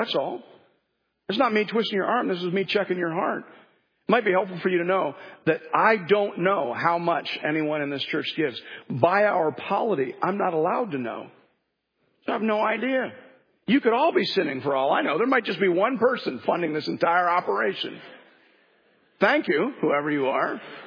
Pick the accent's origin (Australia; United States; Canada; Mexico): Canada; I'm always curious as a Canadian how similar Canadian demographics and church demographics are to American